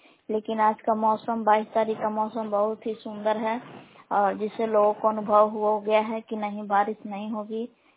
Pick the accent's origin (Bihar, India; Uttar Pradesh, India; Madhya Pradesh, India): Bihar, India; Belan; ग्राम बेलान जिला कैमूर भगवान की निवासी हूँ।